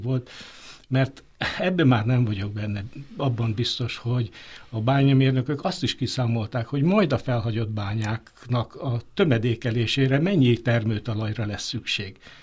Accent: Tokod, Komárom-Esztergom, Hungary; 10 éves koromban én egy bányavidéken nevelkedtem

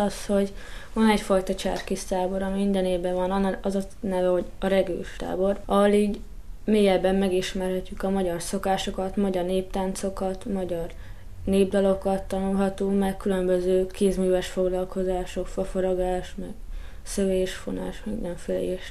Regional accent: Hungary; ha mondjuk külföldön vagyok, akkor kérdeznek valamit hazámról, mert megtudják, hogy magyar vagyok

